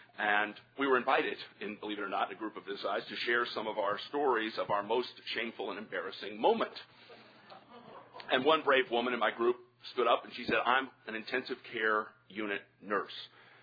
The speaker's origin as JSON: {"language": "English", "town": "St. Louis", "region": "Missouri", "country": "United States", "tie": "born or raised there", "said": "held in my hometown of St. Louis in 1955"}